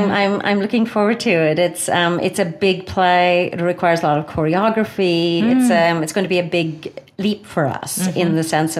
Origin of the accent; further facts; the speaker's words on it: Ireland; it would have been impossible for me growing up in Ireland to imagine there could be a treaty between these sides.